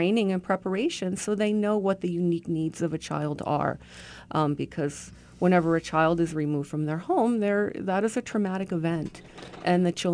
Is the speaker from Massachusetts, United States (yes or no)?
yes; Massachusetts, United States; started way back in the mid-70s in my home state of Massachusetts.